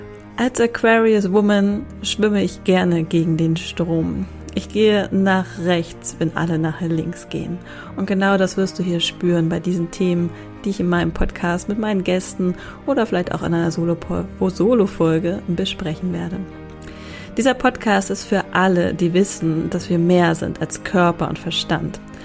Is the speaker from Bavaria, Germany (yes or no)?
no; Hamburg, Germany; Ein Gruß geht nach Hamburg, in meine Heimat.